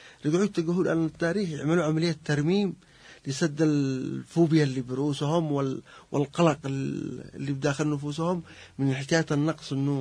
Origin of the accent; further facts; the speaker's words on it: Yemen; أنا كيمني بقول له أنا أول حضارة على المعمورة الأرضية